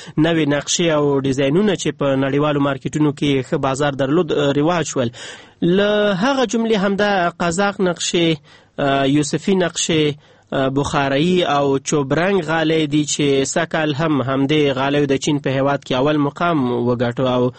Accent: Andkhoy, Faryab, Afghanistan; زه د فاریاب اوسیدونکی یم.

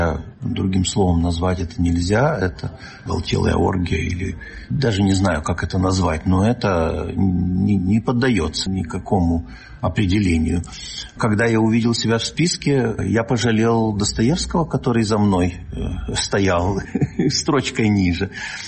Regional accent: Ukraine; я себя, наверное, украинским считать не могу, потому что все-таки я пишу на русском языке. Но так как я родился в Украине, жил в Украине, и у меня много друзей в Украине осталось, конечно, у меня корни украинские

